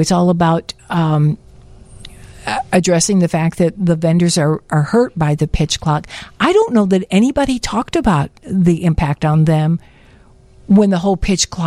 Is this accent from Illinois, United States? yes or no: yes; Illinois, United States; I never really was a huge Northside fan, even though I was raised on the Northside.